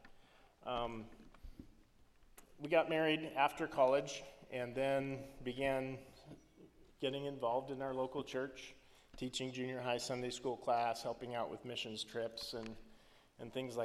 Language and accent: English; Mimaropa, Philippines; moved away; at the hospital where I grew up in Palawan, an island in the Philippines.